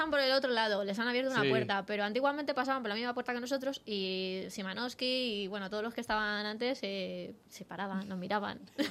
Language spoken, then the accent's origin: Spanish; Leganés, Community of Madrid, Spain; Y aparte, somos de Leganés